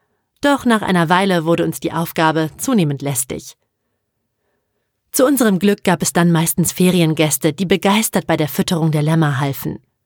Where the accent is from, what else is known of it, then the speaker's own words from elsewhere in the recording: Pellworm, Schleswig-Holstein, Germany; Als Kind auf Pellworm aufzuwachsen, bedeutet vor allem, frei zu sein. Und trotzdem behütet.